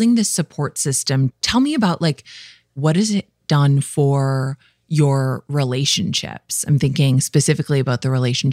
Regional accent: Midwest, United States; I'm from the Midwest. We love talking about weather, okay?

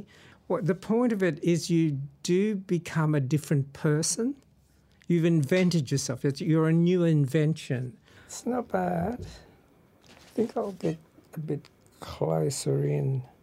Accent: Dimbula, Queensland, Australia; also born or lived in Mareeba; I was born in Mareeba on the Atherton Tableland, 19th of November 1943. But I grew up in Dimbula, which was where we lived, which was a nearby smaller town.

